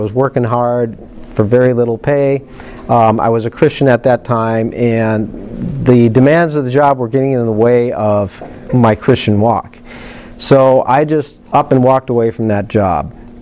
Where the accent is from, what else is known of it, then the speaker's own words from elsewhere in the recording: Cannon Falls, Minnesota, United States; I grew up in Cannon Falls, a rural area. Everywhere I grew up my entire life, it was all just totally white.